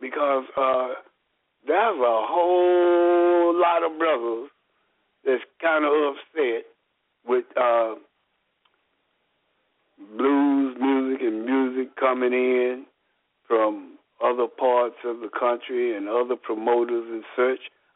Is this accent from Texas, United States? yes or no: yes; Dallas, Texas, United States; You know, I'm from Bonton.